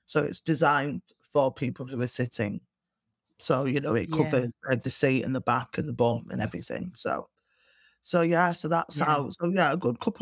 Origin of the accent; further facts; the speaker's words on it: Manchester, North West England, United Kingdom; So, and obviously I'm from Manchester.